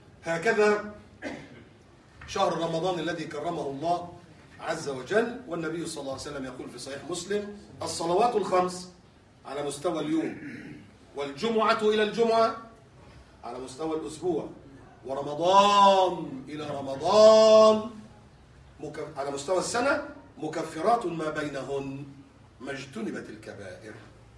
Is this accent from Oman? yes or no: no; Egypt; مش مثلا بلاد زي عندنا في مصر